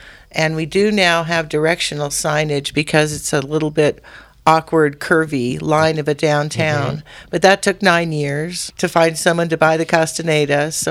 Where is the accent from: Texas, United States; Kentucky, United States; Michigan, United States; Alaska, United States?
Texas, United States; El Paso; moved away; also born or lived in Manhattan / Chicago / San Francisco; I grew up in El Paso and lived in Manhattan and Chicago and San Francisco.